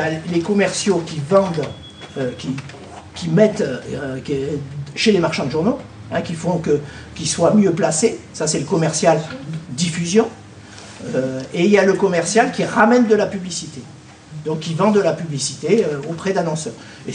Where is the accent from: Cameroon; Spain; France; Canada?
France; Occitanie; on a joué au foot ensemble, on est de l'Aveyron.